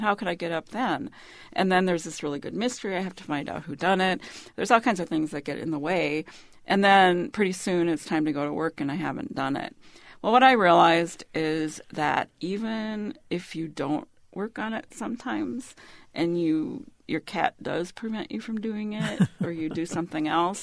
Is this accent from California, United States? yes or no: no; Minnesota, United States; but I'm from Minnesota and I'm a really honest person and I just can't lie.